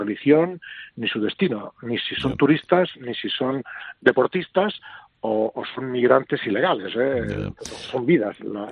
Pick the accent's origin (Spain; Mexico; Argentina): Spain; porque nuestro barco es bandera española y somos españoles